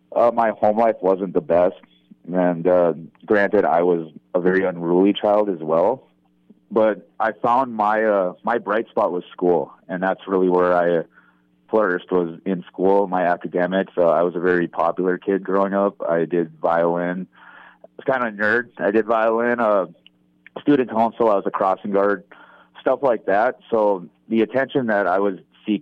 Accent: Duluth, Minnesota, United States; so I have two brothers, two sisters, and I grew up in Duluth, Minnesota.

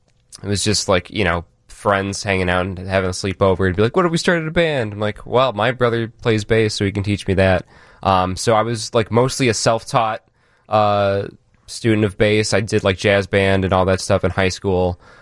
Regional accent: Antioch, Illinois, United States; I'm from a far north suburb of Chicago called Antioch.

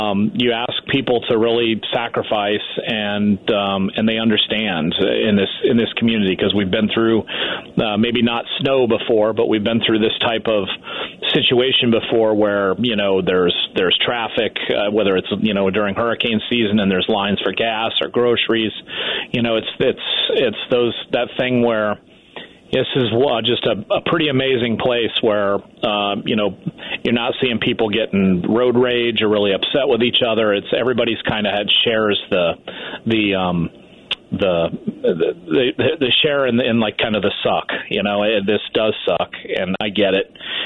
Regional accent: Northwest, United States; I grew up in the Northwest, so I kind of grew up around snow.

